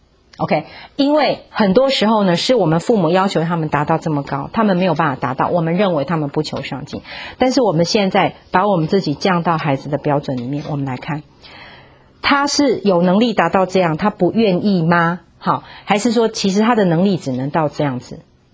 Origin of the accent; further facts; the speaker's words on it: China; 你就说老天爷嘛，哈，我们中国人就讲老天爷嘛，哈。